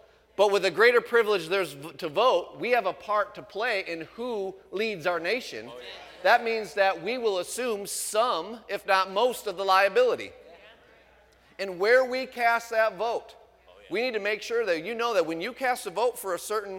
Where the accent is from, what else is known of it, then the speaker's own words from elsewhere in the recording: United States; But I'm a Christian before I'm an American.